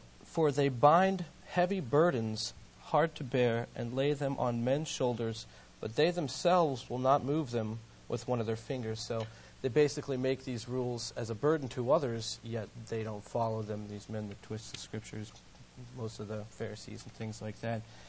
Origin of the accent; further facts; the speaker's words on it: Ohio, United States; Yes, we are all from Ohio.